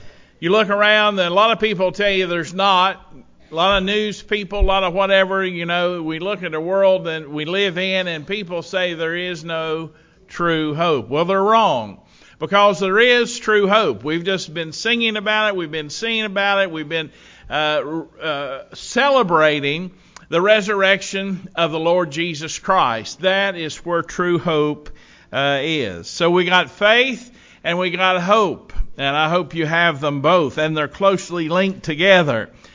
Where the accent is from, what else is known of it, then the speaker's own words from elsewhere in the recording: United States; I know I'm an American, so I don't have to hope to be an American. I am an American, right? I live here. I'm an American.